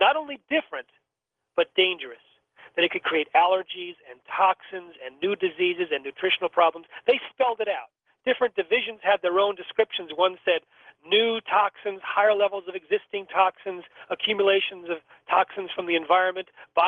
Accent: Iowa, United States; For the coldest days in Iowa, and I'm from Iowa

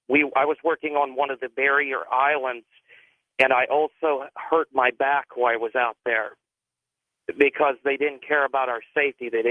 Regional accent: Biloxi, Mississippi, United States; My story is, I'm 23 years old. I'm from Biloxi

